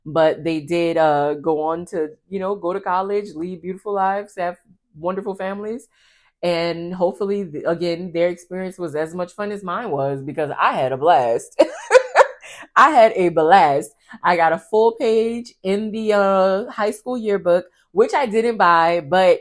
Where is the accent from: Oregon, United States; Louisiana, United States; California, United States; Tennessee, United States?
Louisiana, United States; New Orleans; But I also just feel like that's because of like I'm from New Orleans, so you always got to keep your head on swivel.